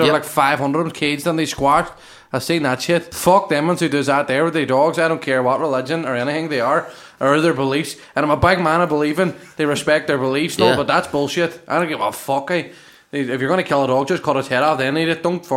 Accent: Ireland; No, it's not racist. I'm Irish. Look, listen, I'm Irish.

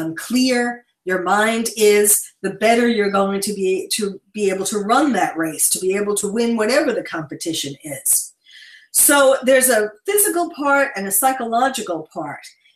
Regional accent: New York, United States; Well, actually, I'm a New Yorker. I'm a born and bred New Yorker, and you can take the girl out of New York, but you can't take the New York out of the girl, and I'm a shining example of that, even though I live on the West Coast now.

